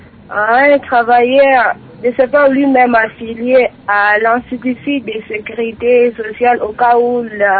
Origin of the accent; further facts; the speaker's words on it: DR Congo; ici chez nous, à RDC